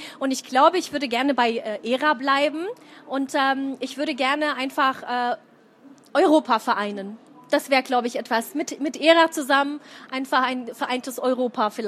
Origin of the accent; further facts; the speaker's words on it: Kosovo; Und ich kam aus dem Kosovo, da musste ich mich oft erklären